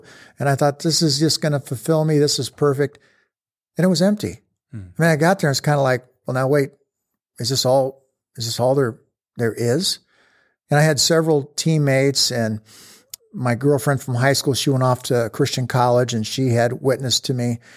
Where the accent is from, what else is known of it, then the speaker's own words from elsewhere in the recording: Lincoln, Nebraska, United States; And so I did not have the religious background like a lot of people did in the 60s, even growing up in Lincoln.